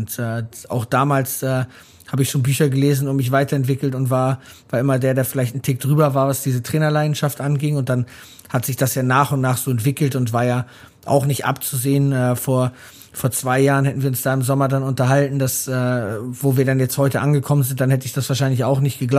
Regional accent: Hamburg, Germany; weil wir als Hamburger Jungs einfach wussten

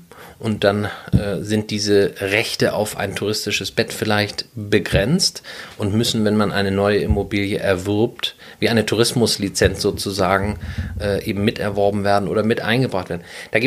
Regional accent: Schleswig-Holstein, Germany; also born or lived in Bavaria; Ja, ich bin in der Tat auf der Insel geboren, in der Nordseeklinik, nicht zu verwechseln mit der Schwarzwaldklinik. Und bin der Erste bei uns aus der Familie, wie ich ja erwähnte. Meine Familie ist ja hierher geflohen sozusagen.

